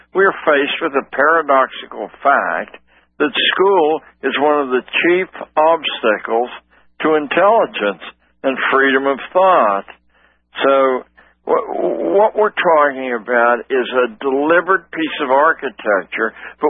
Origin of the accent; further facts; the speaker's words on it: Pennsylvania, United States; But I grew up in the Scotch-Irish part of western Pennsylvania around Pittsburgh